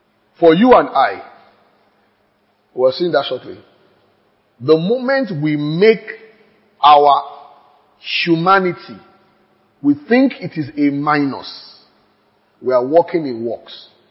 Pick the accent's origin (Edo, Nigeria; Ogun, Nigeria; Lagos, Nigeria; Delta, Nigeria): Ogun, Nigeria; You know, I'm not God either. I'm just a man. I'm from Ijebu.